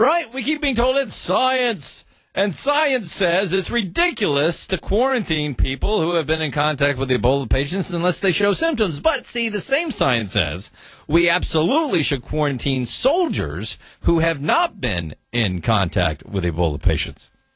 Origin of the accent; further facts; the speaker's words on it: United States; simply because I'm an American.